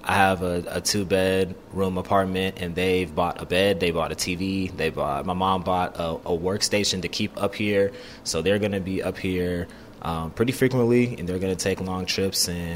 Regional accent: the South, United States; Growing up in the South, you know, of course we watch the SEC

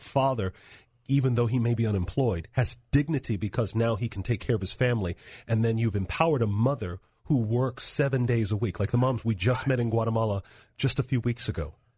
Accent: Florida, United States; This is me growing up in America, in South Florida.

